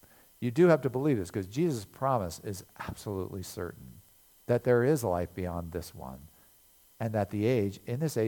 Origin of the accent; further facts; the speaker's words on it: Lancaster County, Pennsylvania, United States; But this just where I live in my hometown, Lancaster County, in the nickel mines.